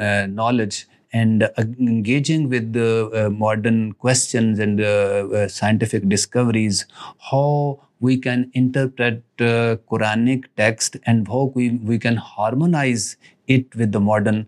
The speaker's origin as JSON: {"language": "English", "country": "Pakistan", "second_language": "English", "said": "I am from Pakistan and I am working at the University of Education Lahore"}